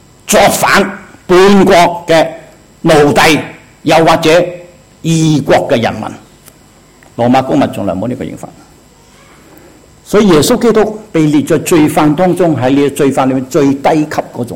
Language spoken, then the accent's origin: Chinese; China; 我们中国人祝愿一个人离开世界之后，祝愿他就一路走好